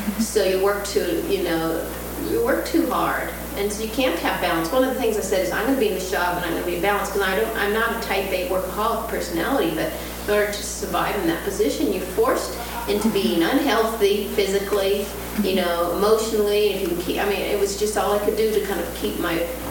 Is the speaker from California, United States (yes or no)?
yes; California, United States; Partly because we're from California and the cutbacks in education have been so severe there.